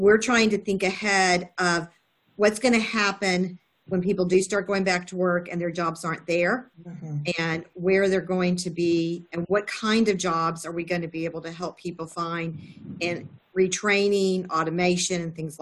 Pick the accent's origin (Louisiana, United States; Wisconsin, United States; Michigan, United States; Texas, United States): Texas, United States; Houston; Hi, I'm from Houston, Texas with Jewish Family Service.